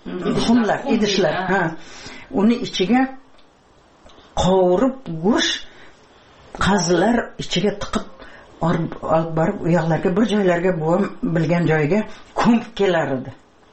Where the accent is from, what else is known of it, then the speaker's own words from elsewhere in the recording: Piskent, Tashkent Region, Uzbekistan; born there; Men shu yer to'lada tug'ilganman-da. Eshik deraza bo'lmagan. Piskentda, ha, garnak degan yer bor edi, leshoz degan.